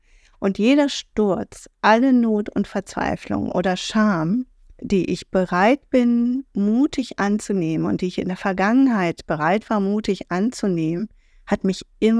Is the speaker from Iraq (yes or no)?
yes; Iraq; now in Germany; meine irakische zweite Staatsbürgerschaft, die eigentlich meine erste gewesen war